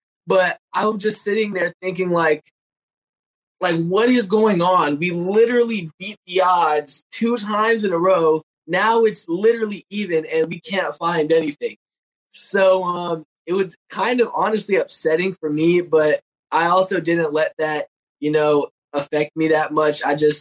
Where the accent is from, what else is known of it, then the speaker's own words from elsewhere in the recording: Florida, United States; Well, I'm from Florida. You know, So I'm going to the beach.